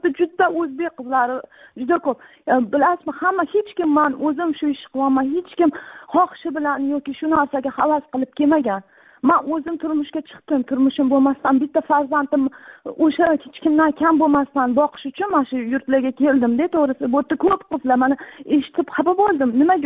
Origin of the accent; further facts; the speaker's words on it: Tashkent, Uzbekistan; now in China; Men o'zi asli Toshkentdanman.